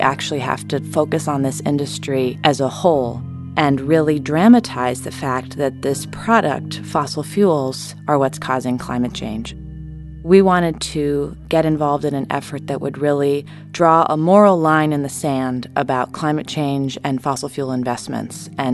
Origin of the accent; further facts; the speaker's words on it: California, United States; And as a Californian, this was a bit of a leap for me